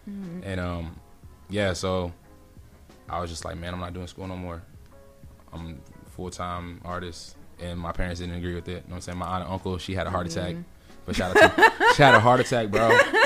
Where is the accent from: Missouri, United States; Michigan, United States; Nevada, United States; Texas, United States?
Texas, United States; also born or lived in California; Because, like I said, I was born in California. I didn't move to Texas until I was, like, 12, 13.